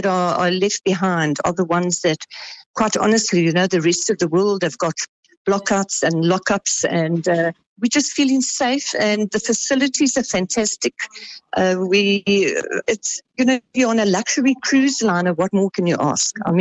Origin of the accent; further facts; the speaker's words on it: South Africa; I mean, we're from South Africa, and South Africa's going on a lockdown tomorrow